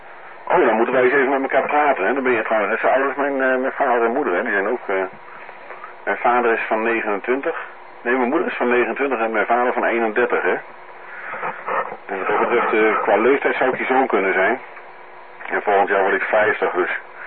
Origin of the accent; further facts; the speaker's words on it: Wageningen, Gelderland, Netherlands; also born or lived in Groningen; Want ik ben in Groningen geboren. En ik was een half jaar oud toen ik er wegging. Toen zijn we in Wageningen gaan wonen.